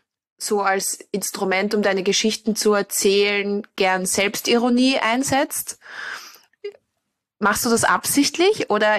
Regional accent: Vienna, Austria; now in Berlin, Germany; dass du jetzt in meiner Heimat sitzt und ich in deiner, aber du auch sehr lange Wahlberliner warst, wie ich gerade.

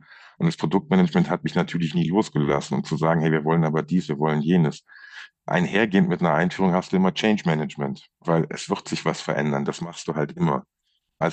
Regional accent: North Rhine-Westphalia, Germany; now in Ansbach, Germany; Gebürtiger Niederrheiner, also aus der, ich sage immer, der Stadt vom linken Niederrhein mit dem Provinzfußballclub. Ja, und lebe jetzt seit 10 Jahren in Ansbach.

